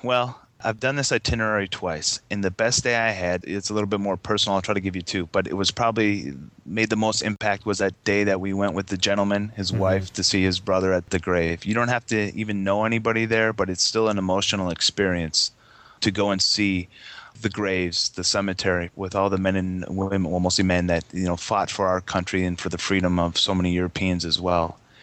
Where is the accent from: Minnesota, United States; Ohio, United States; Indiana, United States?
Minnesota, United States; Good thing I'm from Minnesota.